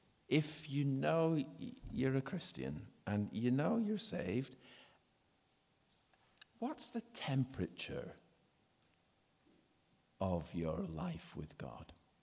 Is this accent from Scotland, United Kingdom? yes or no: no; Yorkshire and the Humber, United Kingdom; when I were a lad growing up in Yorkshire.